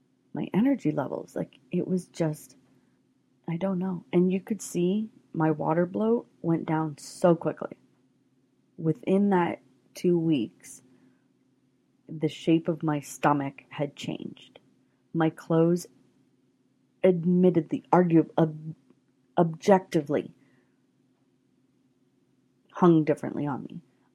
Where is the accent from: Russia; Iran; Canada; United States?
Canada; it's ingrained in my Canadian roots. To me, bacon is Canadian and I'm Canadian.